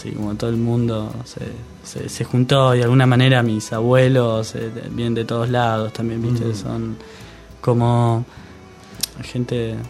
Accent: San Isidro, Buenos Aires Province, Argentina; porque vengo de San Isidro, entonces por eso es como que parece San Isidro, ya tiene como un aura, viste.

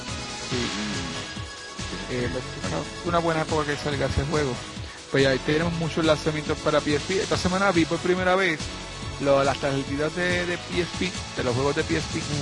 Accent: Ponce, Puerto Rico; yo soy de Ponce

